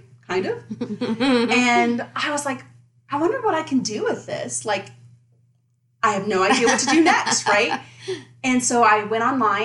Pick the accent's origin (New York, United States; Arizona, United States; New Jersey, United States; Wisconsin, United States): Arizona, United States; now in Colorado, United States; I'm from Arizona, right? And I live in Colorado, which, you know, it snows, and 5 minutes later, it's gone.